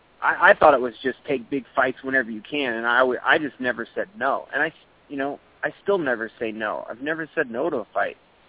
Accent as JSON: {"language": "English", "town": "Sequim", "region": "Washington", "country": "United States", "tie": "born or raised there", "said": "right now as well, up in Squim. And that's where the area I grew up. So it's kind of cool to go back to my hometown and buy and sell houses there."}